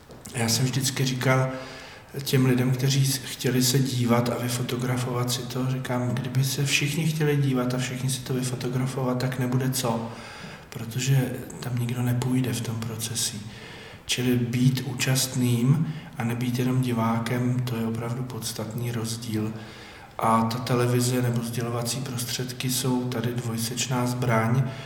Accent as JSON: {"language": "Czech", "town": "Litoměřice", "region": "Ústí nad Labem Region", "country": "Czechia", "said": "když jsem řekl, že jsem z Litoměřic"}